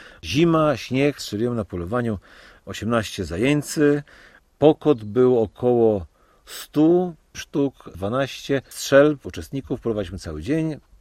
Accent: Podlaskie Voivodeship, Poland; Ja się wychowałem na otulinie Niecki, która się nazywa Niecką Tyniewicką. I pierwsze zabawy takiego dziecka wychowanego w środowisku wiejskim to były zabawy z naturą.

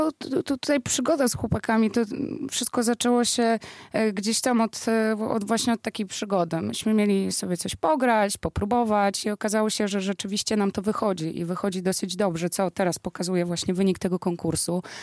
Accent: Białystok, Podlaskie Voivodeship, Poland; my jesteśmy z Białegostoku

